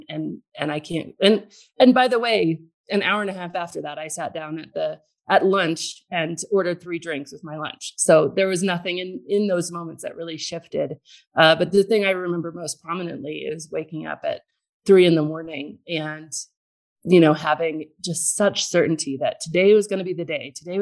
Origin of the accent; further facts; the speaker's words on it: Colorado, United States; I am from the mountains in Colorado. I actually grew up in a tiny little one-room log cabin with no running water and no electricity, raised by hippie parents